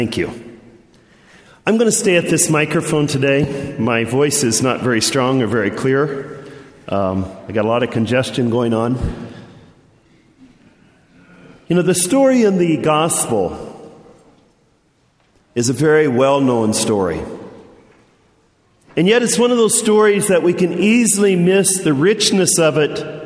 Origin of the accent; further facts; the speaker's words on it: Belpre, Ohio, United States; I was thinking it's probably like my hometown, Belpre. You know, just not much there. No future to it.